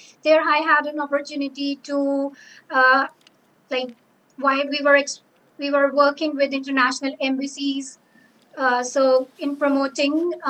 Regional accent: India

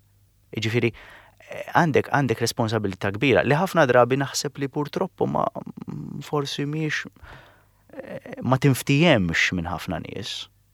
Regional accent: Dingli, Western Region, Malta; Jien oriġinament meħad dingli.

